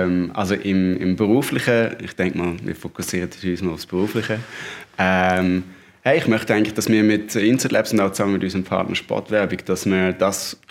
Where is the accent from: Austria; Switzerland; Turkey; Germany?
Switzerland; Flims, Graubünden; wir sind aus Flims, also beide aus Graubünden